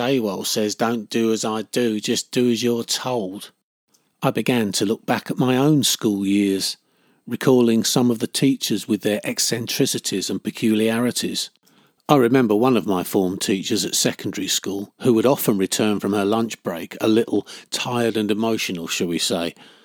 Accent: Chatham, South East England, United Kingdom; My parents, like theirs, were born and raised in Chatham, as were me and my brothers. When I walk those streets, there are decades-old memories and stories on every corner.

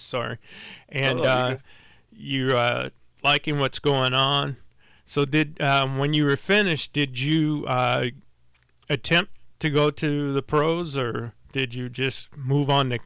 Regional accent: St. Louis, Missouri, United States; Now, he remembered I was from St. Louis because where he met me was in the football offices when I first started as a student manager.

